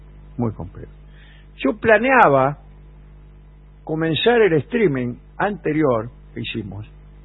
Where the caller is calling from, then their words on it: Resistencia, Chaco, Argentina; de Resistencia.